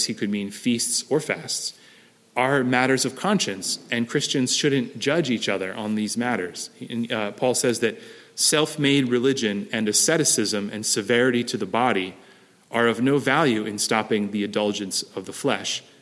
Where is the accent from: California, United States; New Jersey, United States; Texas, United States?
New Jersey, United States; nominal Roman Catholicism that I grew up around in New Jersey